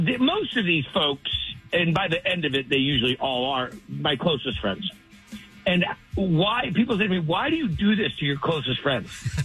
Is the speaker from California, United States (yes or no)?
yes; California, United States; You know, we shoot it in my hometown in Northern California.